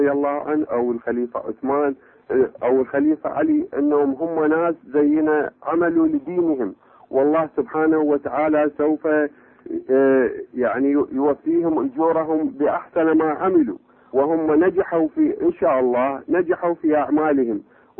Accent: England, United Kingdom; أنا أريد أصحح، أنا مو من جدة، أنا الحقيقة من إنجلترا، وعندي مداخلة

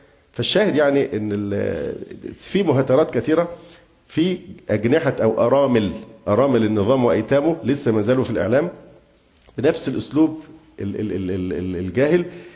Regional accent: Egypt; ده حق حقنا باعتبارنا مصريين، ولنا حق المواطنة

